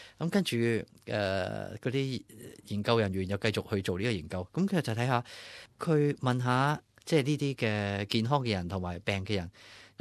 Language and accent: Cantonese; China; 我谂我哋中国人好特别啦